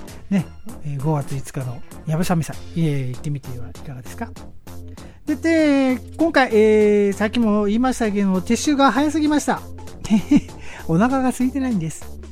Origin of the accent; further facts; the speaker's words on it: Fuchu, Tokyo, Japan; 府中、ね、私の地元の多摩の府中でも、5月、やっぱり5日には大間さんが走るんですけどね。